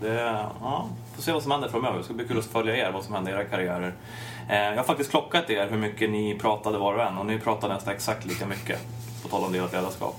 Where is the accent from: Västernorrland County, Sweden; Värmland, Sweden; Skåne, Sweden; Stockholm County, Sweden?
Stockholm County, Sweden; Stockholm; Jag kommer från Stockholm, det är inte så stort.